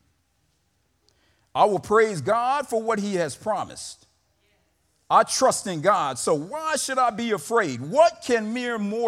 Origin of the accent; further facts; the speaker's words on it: Chicago, Illinois, United States; also born or lived in Mississippi; You know, I grew up in Chicago by way of Mississippi to the old Magnolia. I love all my Magnolia brothers and sisters. But I grew up in Chicago, right?